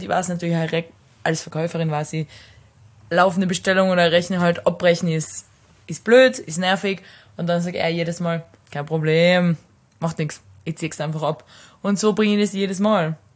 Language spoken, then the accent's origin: German; Tyrol, Austria; Also, ich war am Wochenende in Lienz, nicht in meiner, also in der Nähe von meiner Heimat, aber nicht wirklich in meiner Heimat.